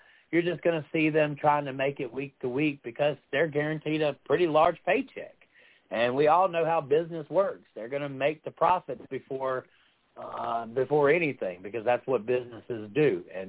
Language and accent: English; Mississippi, United States; And we're from Mississippi. We're not big on unions here.